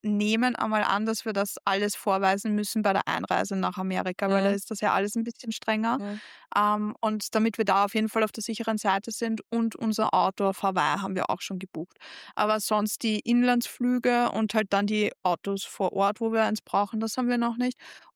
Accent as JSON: {"language": "German", "country": "Austria", "said": "Als Österreicherin"}